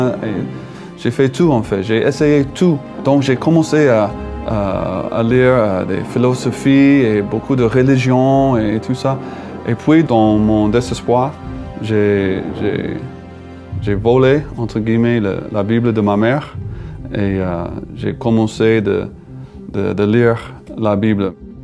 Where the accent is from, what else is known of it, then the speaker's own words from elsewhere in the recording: Philadelphia, Pennsylvania, United States; Je viens de Philadelphie en Pennsylvanie aux États-Unis. Mes parents se sont séparés quand j'avais 3 ans.